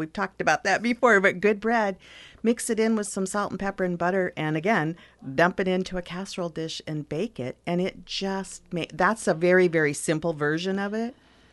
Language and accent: English; Michigan, United States; I grew up in Michigan, and that is such a Midwestern thing.